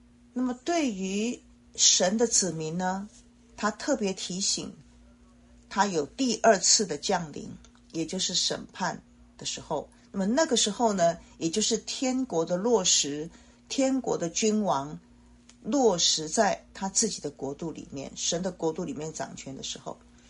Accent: Taiwan; 在我是台湾人那我们讲这个陪伴新娘结婚的那些女孩子呢

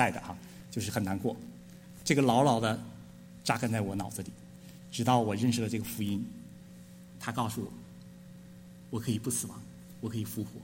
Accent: Harbin, Heilongjiang, China; also born or lived in Shenzhen; now in United States; 那我小时候在哈尔滨长大，然后等我大学毕业的时候，我就跑到深圳啊，因为我要找我的寻求我的人生梦哈，但是在那里没有找到，我又有机会来到美国

